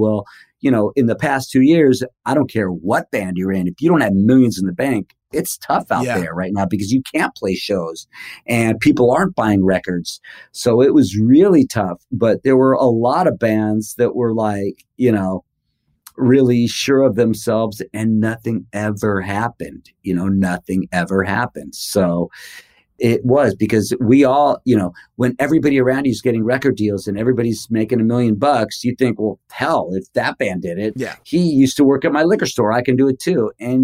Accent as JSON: {"language": "English", "country": "United States", "tie": "born or raised there", "said": "Which used to be really weird because I grew up with in America, we had like Captain Kangaroo and Mr. Rogers and Sesame Street."}